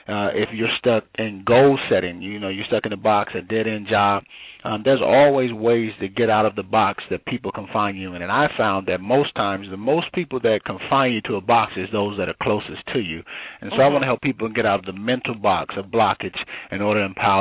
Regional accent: Gary, Indiana, United States; I'm originally from Gary, Indiana, and growing up at that time, it was deemed murder capital

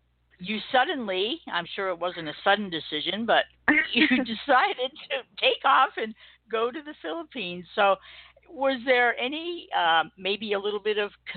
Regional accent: Long Island, New York, United States; Well, I grew up out on the South Shore of Long Island

